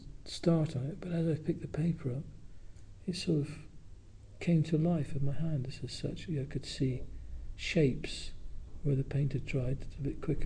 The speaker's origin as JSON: {"language": "English", "town": "Yeovil", "region": "South West England", "country": "United Kingdom", "tie": "born or raised there", "said": "I was born in Yeovil in Somerset, and we had. It was a sort of terraced house."}